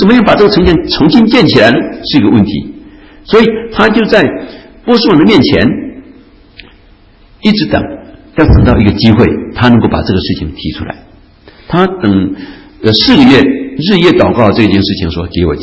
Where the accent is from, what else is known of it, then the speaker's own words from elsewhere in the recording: China; now in United States; 我们虽然在美国，觉得我们身体什么事情都很好，可是我们时时刻刻想到我们是中国人